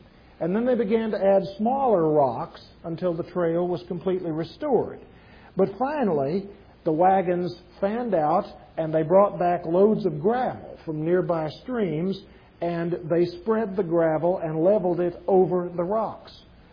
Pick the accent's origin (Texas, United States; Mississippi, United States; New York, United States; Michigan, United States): Texas, United States; Junction; Let me tell you a story from the history of my hometown. I was raised out at Junction